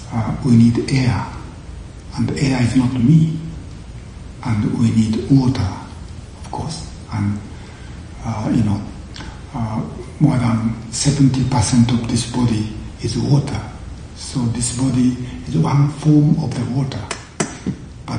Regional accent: Japan; born there; first language Japanese; English is a second language; And in my case, because I was born in Japan, I learned Japanese language from my parents and sisters and brothers, and later I went to school and I studied Japanese.

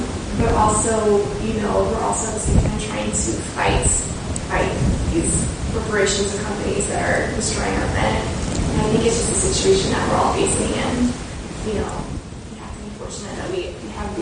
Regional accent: Kentucky, United States; And I grew up in Kentucky and worked with an organization in college that worked against mountaintop mining in the world.

